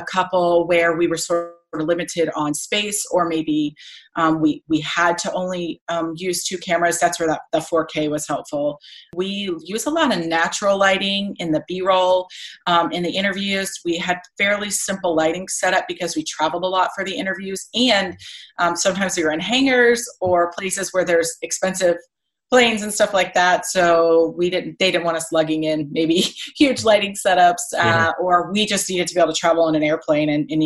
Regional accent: Florida, United States; And I grew up in Florida, so seeing a lot of space shuttle launches

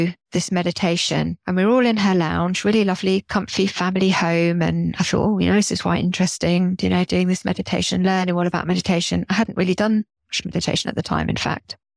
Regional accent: Jersey; And growing up in Jersey, you're a bit sort of cushioned from the world, to be honest, because it's such a, I mean, this beautiful island

